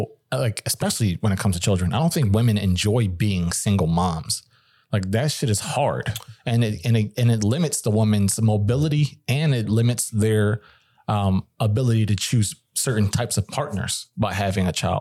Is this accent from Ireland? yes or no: yes; Ireland; I'm Irish.